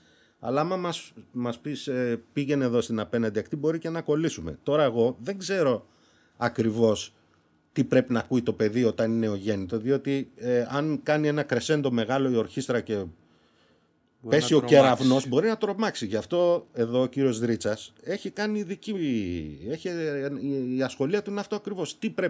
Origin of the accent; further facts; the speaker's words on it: Greece; moved away as an adult; Έφυγα από την Ελλάδα 18 χρονών, δηλαδή δεν είχα τελειώσει το δύο.